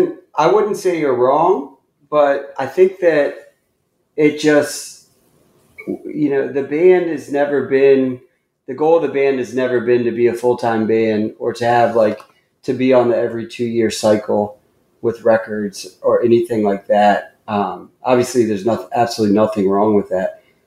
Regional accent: Columbia, Maryland, United States; born there; I was born in Columbia, Maryland, so, which is like a suburb right between Washington, D.C. and Baltimore.

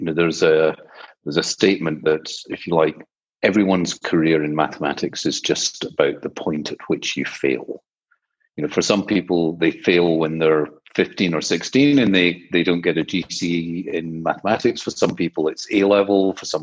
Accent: Scotland, United Kingdom; I grew up in the west of Scotland.

